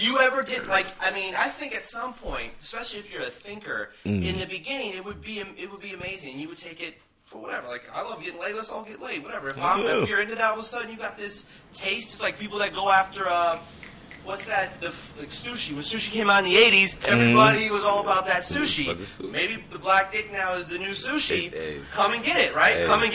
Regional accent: Hawaii, United States; I'm Hawaiian. I hate white people, but I look white.

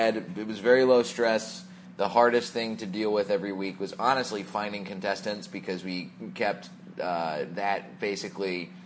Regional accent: Dallas, Texas, United States; Pretty conservative, and it was... broken up, you know, there's Dallas and Fort Worth are like the Metroplex is what they call it.

